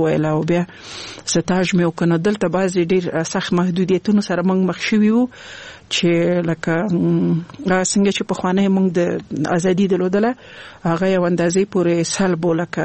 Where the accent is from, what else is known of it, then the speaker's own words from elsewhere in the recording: Laghman, Afghanistan; also born or lived in Nangarhar; زه خپل د لغمان ولایت یم او زما مور غوښتل چې زه باید ښځای کې درس وایم، نو ځکه هغه په لغمان کې وزه ماما کور کې په ننګرهار کې پریښی وم.